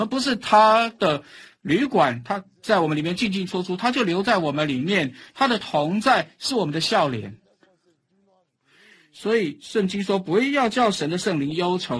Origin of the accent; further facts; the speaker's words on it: Pennsylvania, United States; 因为他是从宾州的西部来的，我也是在那里长大的。